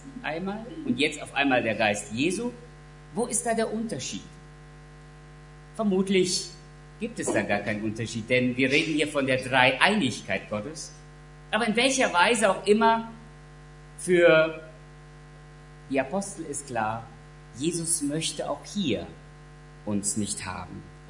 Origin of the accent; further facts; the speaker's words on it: Germany; accent: Russian German; 76 kamen meine Eltern nach Deutschland und ich bin im Prinzip hier in Deutschland aufgewachsen, bin hier zur Schule gegangen. Sicher hört man meinen russlandsdeutschen Akzent noch raus